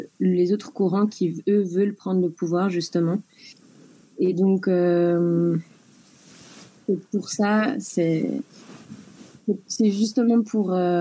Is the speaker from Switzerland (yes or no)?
yes; Geneva, Switzerland; born there; je suis née à Genève en Suisse. Je suis donc une femme blanche issue de l'immigration. Mon père est espagnol et ma mère est belge.